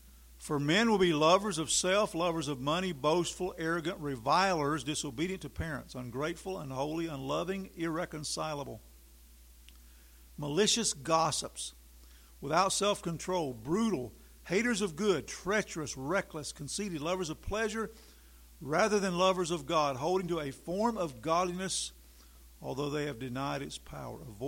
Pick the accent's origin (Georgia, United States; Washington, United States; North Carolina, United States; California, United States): North Carolina, United States; born there; accent: Southern; As a Southerner, I was born in North Carolina. I still have a Southern accent.